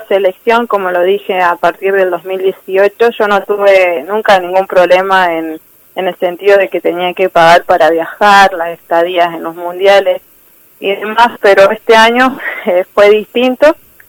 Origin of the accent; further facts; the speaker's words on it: Vicuña Mackenna, Córdoba, Argentina; Mi ayuda fue a través de mi municipio, de la municipalidad de Vicuña Mackenna y de la gente de mi pueblo.